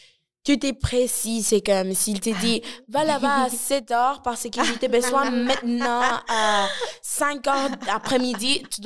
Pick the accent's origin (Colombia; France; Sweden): Colombia; Caribbean coast; Moi, je suis de Colombie, la côte colombienne, et moi, de la côte.